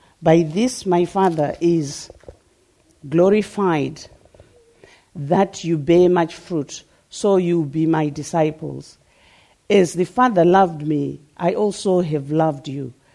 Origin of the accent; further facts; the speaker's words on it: Zimbabwe; Originally, I was born in Zimbabwe, which was then Southern Rhodesia, about 61 years ago. And I was the daughter of a policeman